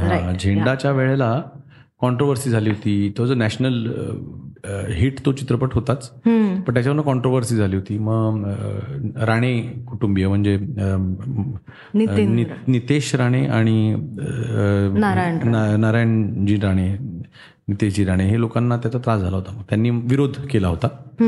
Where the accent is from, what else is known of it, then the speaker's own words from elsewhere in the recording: Kolhapur, Maharashtra, India; also born or lived in Bhor / Mumbai; माझं लहानपण गाव म्हणशील तर भोर आणि कोल्हापूर अशा दोन्ही ठिकाणी मी वाढलो, पण माझा लगाव माझं प्रेम हे जास्त कोल्हापूरवर बसलं आणि कोल्हापूरचंही प्रेम माझ्यावर बसलं. पण माझं शिक्षण मुंबईमध्येच झालं. सुट्ट्यांमध्ये मी कायम कोल्हापूरला असे